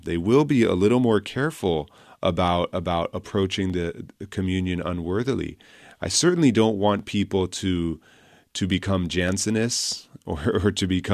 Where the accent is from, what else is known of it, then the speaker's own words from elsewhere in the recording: California, United States; born there; I grew up in a family. I was born in California, and in my family, we always went to church